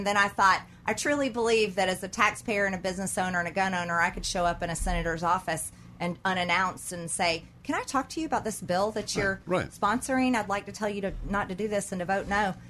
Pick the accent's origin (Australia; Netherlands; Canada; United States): United States; And I absolutely love being an American woman.